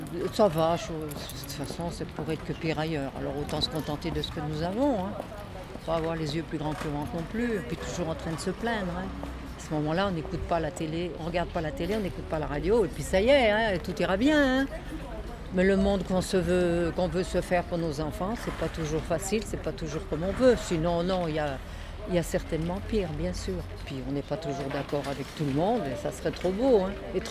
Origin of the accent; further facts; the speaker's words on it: Auvergne-Rhône-Alpes, France; nous, on vient de Haute-Savoie, on n'a jamais connu ça